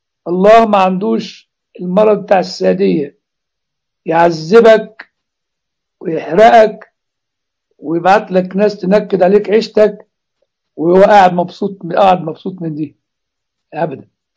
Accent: Egypt; عندنا في مصر لك حط في بطنك بطيخة صيفي

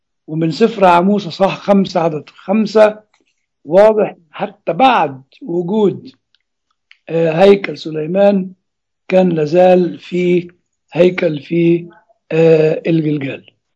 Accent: Egypt; طبعا احنا شفنا في الخدمة الكنسية بالذات عندنا في مصر

